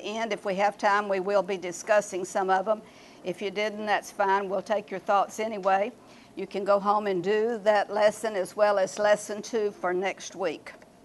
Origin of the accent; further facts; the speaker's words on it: Texas, United States; also born or lived in Houston; now in Nacogdoches, United States; Roger and I grew up in East Texas. We went to Sam Houston, forgive us please. We moved to Houston and he worked 35 years for NASA and then we retired when he was 55 and moved to Nacogdoches.